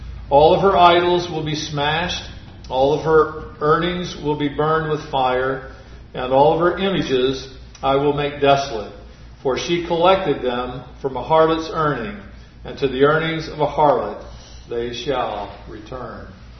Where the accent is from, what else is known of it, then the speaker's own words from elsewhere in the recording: Quad Cities, United States; I tell them that I'm from the Quad Cities. You've heard of the Quad City Open? I'm from that area.